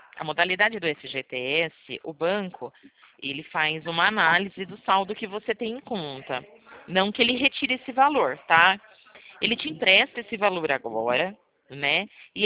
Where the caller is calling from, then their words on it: São Paulo, Brazil; Do estado de São Paulo.